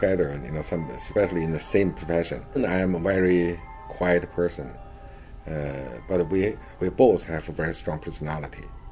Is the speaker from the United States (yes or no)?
no; Beijing, China; English is a second language; Originally, I came from Beijing. I was born in Beijing.